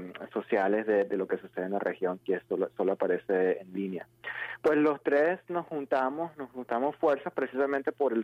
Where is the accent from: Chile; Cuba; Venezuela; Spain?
Venezuela; yo soy venezolano